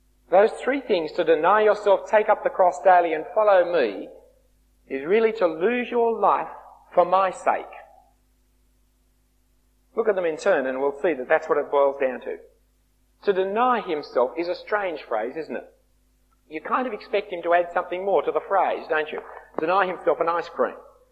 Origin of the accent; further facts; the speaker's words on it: Sydney, New South Wales, Australia; I grew up in Bellevue Hill, that fine part of Sydney.